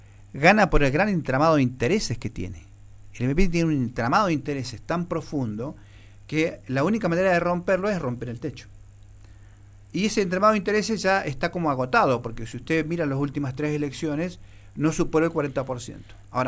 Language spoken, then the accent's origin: Spanish; Neuquén, Argentina; Yo creo que hay que pensar primero que somos neuquinos